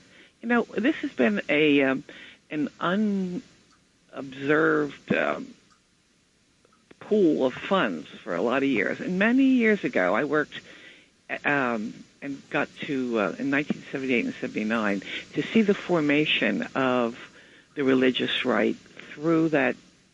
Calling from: Flemington, New Jersey, United States; Good morning. … from Flemington.

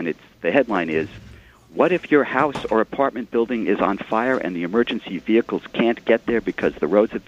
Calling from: Brooklyn, New York, United States; from Brooklyn.

